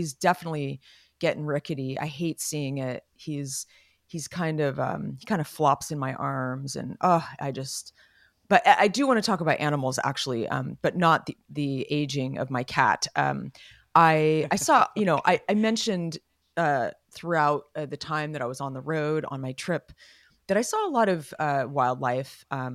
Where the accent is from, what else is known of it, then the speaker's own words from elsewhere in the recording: Los Gatos, California, United States; when we were growing up in Los Gatos, my dad like bought a piece of land in Mendocino